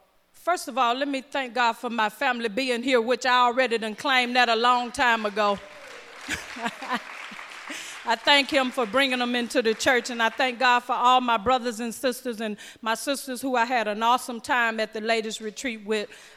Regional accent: the South, United States; a lot of you all already know that I'm from the South, so I have a kind of like a not a real type of grammar

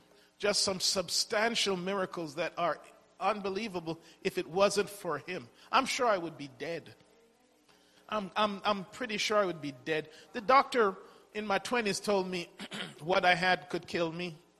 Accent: England, United Kingdom; I have a good friend that I grew up with and in England.

